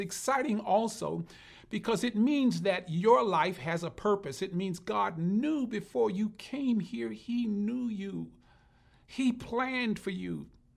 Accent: the South, United States; I grew up in the South. I grew up in the time of segregation. I grew up powerless.

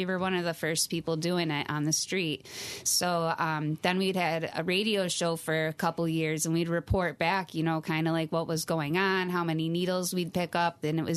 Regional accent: Rochester, New York, United States; Yeah, I grew up in the Rochester area, so I'm, super familiar with the culture.

